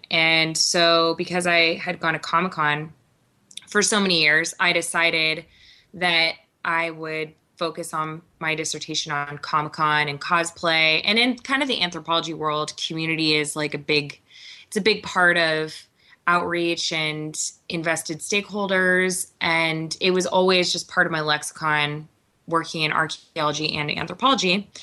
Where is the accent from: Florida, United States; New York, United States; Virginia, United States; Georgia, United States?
Virginia, United States; I was born in Virginia about, I want to say like a short distance away from Williamsburg. So I grew up going to Williamsburg